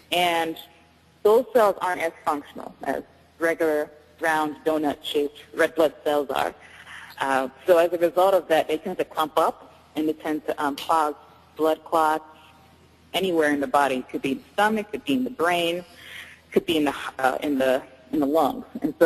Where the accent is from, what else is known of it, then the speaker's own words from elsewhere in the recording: Maryland, United States; also born or lived in Louisiana; I was born in Louisiana, grew up in Maryland. My parents are Nigerian, so they came here to study, to go to school and stuff, and I was born in the process